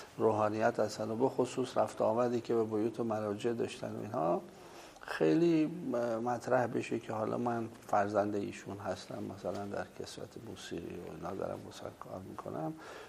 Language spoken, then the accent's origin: Persian; Qom, Iran; هنوز منزل پدری ما قم هست. و دیگه ما در قم به دنیا آمدیم.